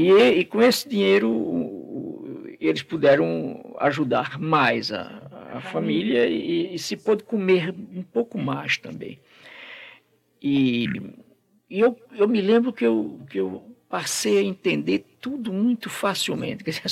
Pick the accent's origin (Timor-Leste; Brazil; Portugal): Brazil; Recife, Pernambuco; also born or lived in Jaboatão; nós saímos do Recife em 32. E minha família foi morar em Jaboatão